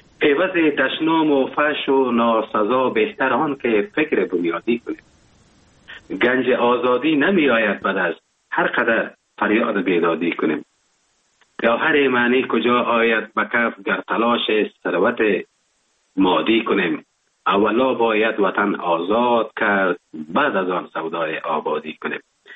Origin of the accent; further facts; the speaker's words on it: Afghanistan; now in Germany; من از افغانستان بر آمدم به کشور آلمان آمدم،